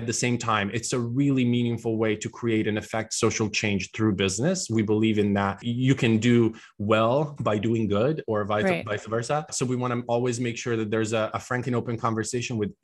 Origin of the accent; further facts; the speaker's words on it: Milan, Lombardy, Italy; English is a second language; now in United States; So I was born and raised in Milan in Italy. So did not grow up in the States.